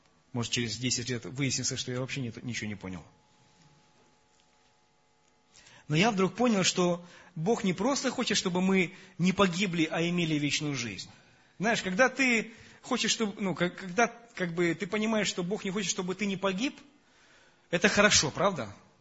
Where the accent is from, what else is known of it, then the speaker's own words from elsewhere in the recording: Russia; Мне простительно, я же россиянин.